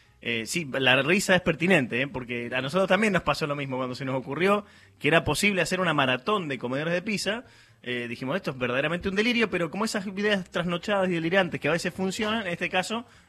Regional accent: Mendoza, Argentina; now in Buenos Aires, Argentina; cuando yo me vine a vivir a Buenos Aires, yo soy de Mendoza

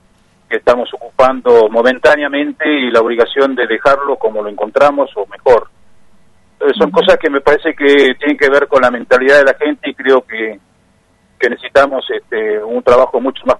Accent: Ushuaia, Tierra del Fuego, Argentina; also born or lived in Río Grande; soy nativo, soy nacido en Río Grande, y siendo pequeño mi familia se trasladó a Ushuaia.

